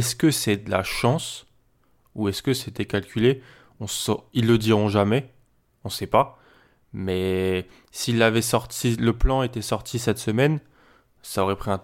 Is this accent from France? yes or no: yes; France; chez nous en France